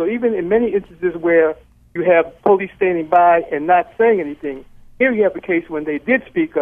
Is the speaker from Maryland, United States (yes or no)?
yes; Baltimore, Maryland, United States; now in Baton Rouge, United States; I live in Baton Rouge now. I'm originally from Baltimore.